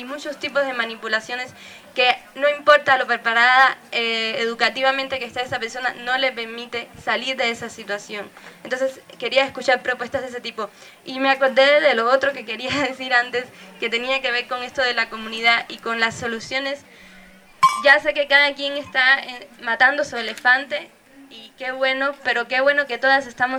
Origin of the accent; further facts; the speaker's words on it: Cuba; como cubana individualmente estoy aquí con ustedes